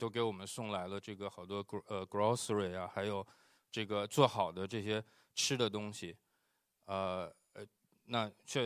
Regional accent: Haidian, Beijing, China; moved away as an adult; 我是在北京海淀区长大的。那我身边呢都是主要大多数都是学理工的知识分子。

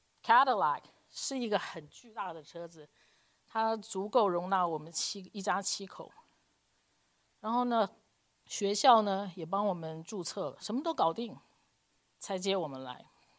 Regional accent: Taiwan; 我有个很快乐的童年在台湾，我们家里孩子多嘛，有5个，嘻嘻哈哈，打打闹闹，一起长大。

